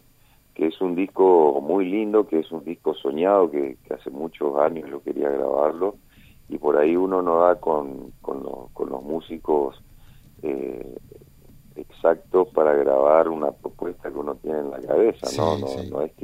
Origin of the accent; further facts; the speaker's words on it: Argentina; lo que somos los argentinos